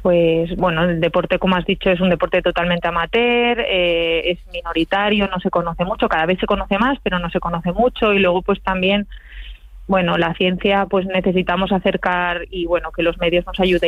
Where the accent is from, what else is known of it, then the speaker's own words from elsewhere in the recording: L'Hospitalet de Llobregat, Catalonia, Spain; Y uno de los estadios olímpicos lo construyeron en mi barrio, donde yo nací y me crié.